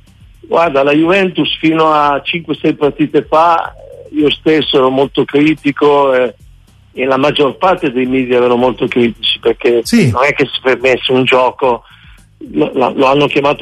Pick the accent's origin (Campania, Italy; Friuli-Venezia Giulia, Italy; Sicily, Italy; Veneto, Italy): Friuli-Venezia Giulia, Italy; per come l'ho visto giocare io, tu sai che io da friulano seguo anche